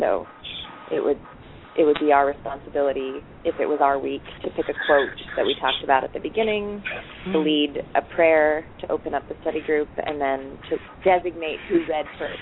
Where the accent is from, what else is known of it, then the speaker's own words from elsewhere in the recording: Boulder, Colorado, United States; now in Brooklyn, United States; I'm 27 and I live in Brooklyn, New York, and I grew up in Boulder, Colorado